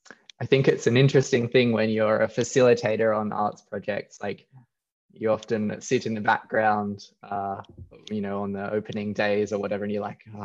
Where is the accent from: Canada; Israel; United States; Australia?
Australia; growing up in Australia